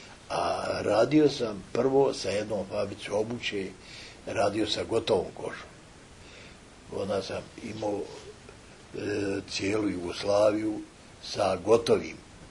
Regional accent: Bijeljina, Republika Srpska, Bosnia & Herzegovina; now in Tuzla, Bosnia and Herzegovina; Ja došao sam iz Bijeljne u Tuzlu.

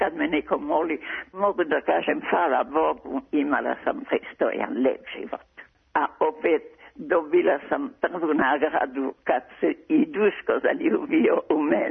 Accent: Belgium; Serbian is a second language; also born or lived in Dalmatia; now in Belgrade, Serbia; Ja sam inače Dalmatinka i moji roditelji su se iselili u Belgiji i tako da sam tamo odrasla i iz Belgije sam došla u Beogradu

